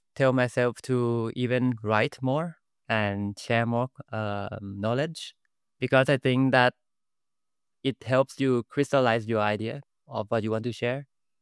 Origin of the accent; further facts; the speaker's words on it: Bangkok, Thailand; I'm in my hometown, Bangkok, Thailand.